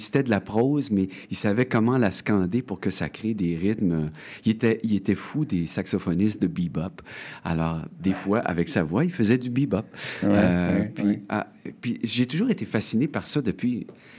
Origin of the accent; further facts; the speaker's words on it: Quebec City, Quebec, Canada; oui, je viens de Québec